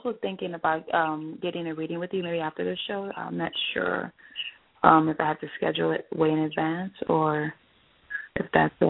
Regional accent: Miami, Florida, United States; now in North Carolina, United States; Well, that's Miami, but I no longer live there. I live in North Carolina now.

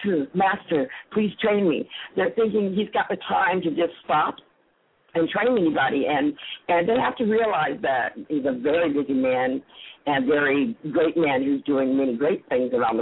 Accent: Miami, Florida, United States; born there; also born or lived in Buffalo, New York; from as far east as Key West, I was born in Miami, to as far north to live in Buffalo, New York.

